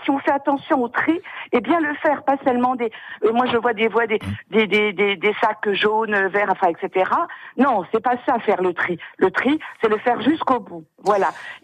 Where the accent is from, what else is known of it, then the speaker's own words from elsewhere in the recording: Sartène, Corsica, France; je suis originaire de la région de Sartène.